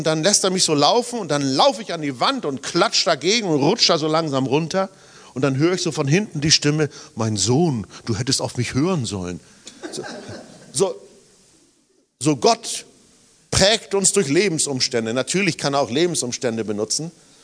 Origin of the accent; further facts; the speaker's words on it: Saxony-Anhalt, Germany; Ich komme aus Sachsen-Anhalt, also es ist Lutherland, ja?